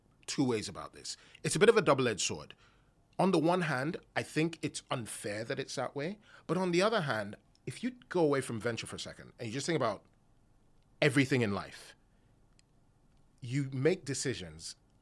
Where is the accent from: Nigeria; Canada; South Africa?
Nigeria; I'm Nigerian. There are 250 million of us in the world.